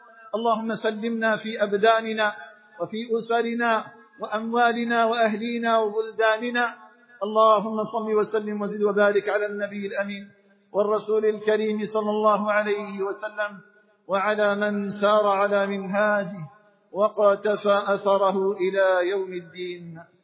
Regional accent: Algeria; اللهم اجعل بلدنا الجزائر آمنا مطمئنا

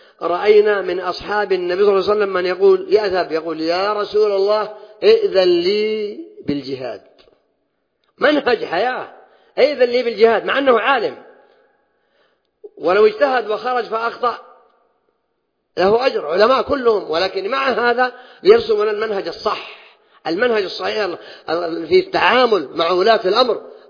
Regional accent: Saudi Arabia; عندنا في السعودية

